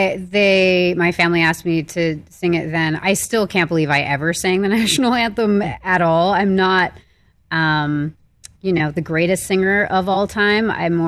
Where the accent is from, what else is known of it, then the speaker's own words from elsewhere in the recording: New York, United States; because I grew up in New York, and I go back home a lot to be with my family.